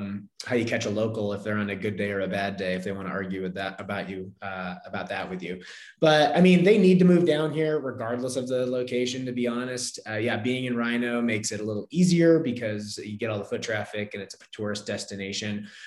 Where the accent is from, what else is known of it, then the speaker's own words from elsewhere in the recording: Northeast, United States; just because I'm from the Northeast, but it's the PBR of New England, if you will.